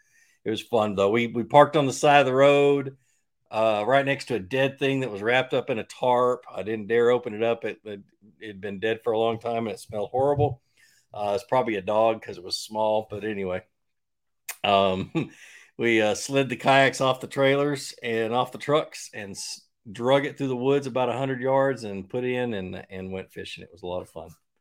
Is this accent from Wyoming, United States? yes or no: no; Georgia, United States; also born or lived in Virginia; I think I was 4 months old when we moved from Virginia to Georgia, but I'm a hillbilly from Virginia if you count that technically.